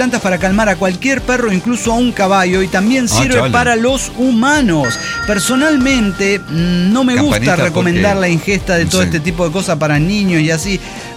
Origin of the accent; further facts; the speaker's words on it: Tijuana, Baja California, Mexico; born there; Disculpe, pero yo nazco en Tijuana y soy mexicano.